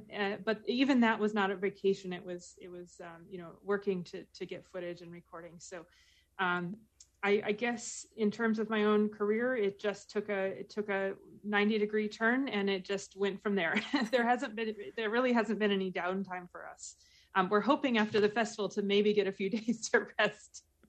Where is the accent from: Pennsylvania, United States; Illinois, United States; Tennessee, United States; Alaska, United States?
Alaska, United States; Fairbanks; I'm actually from Fairbanks originally, but I have been coming to the Alaska Folk Fest since I was 11 years old.